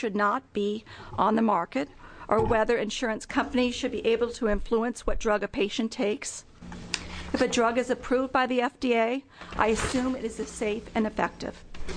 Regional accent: Laurelhurst, Oregon, United States; born there; I'm a single mom, and I was born in Laurelhurst and live in Happy Valley.

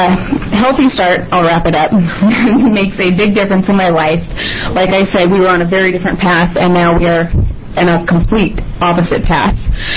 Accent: Silverton, Oregon, United States; I am from Silverton, Oregon.

